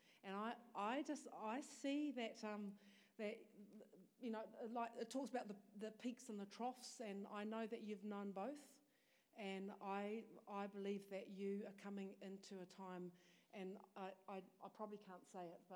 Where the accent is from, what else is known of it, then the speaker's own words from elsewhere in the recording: Taranaki, New Zealand; now in Tauranga, New Zealand; I now belong to Tauranga Moana, but I'm originally from Taranaki, so it's great to be here.